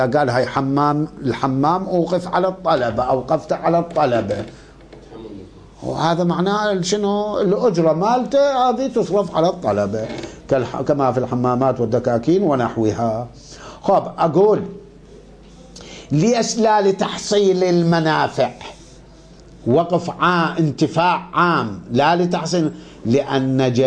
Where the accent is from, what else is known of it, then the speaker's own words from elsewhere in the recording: Iraq; الحصير نوعان احنا كان عندنا بالعراق